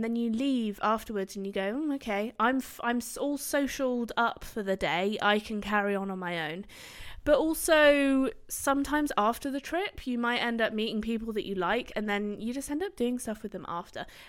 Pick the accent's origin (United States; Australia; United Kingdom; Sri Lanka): United Kingdom; England; I'm from England and I want a party tonight.